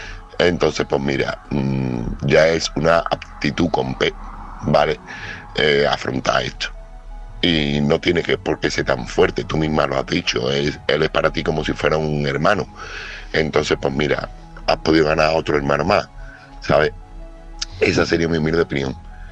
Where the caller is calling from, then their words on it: Seville, Andalusia, Spain; corresponsal de Sevilla